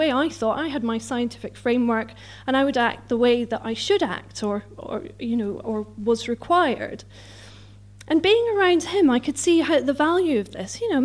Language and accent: English; Scotland, United Kingdom; I'm Scottish. I don't know where that is.